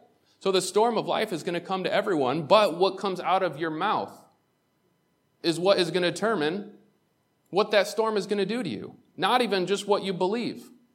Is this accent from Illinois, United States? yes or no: no; Waterport, New York, United States; the devil's there to remind me that I grew up in Waterport, New York.